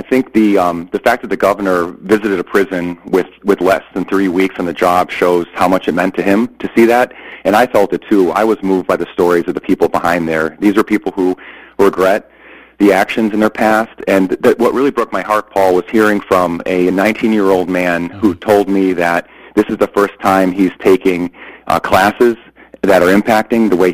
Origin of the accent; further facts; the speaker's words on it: Glastonbury, Connecticut, United States; Yeah, I grew up in Glen Glastonbury here in the state.